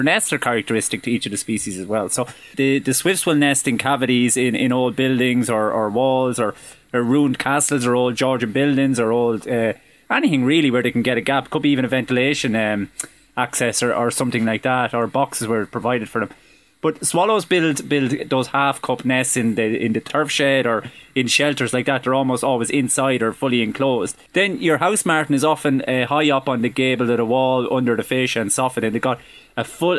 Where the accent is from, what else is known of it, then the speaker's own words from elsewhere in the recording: Mountmellick, County Laois, Ireland; now in Mountrath, Ireland; The two times I seen swifts in the last couple of days was in Mount Rath, where I live nearby, and also my hometown in Mount Mellick, which is a hotspot for swifts in County Leash.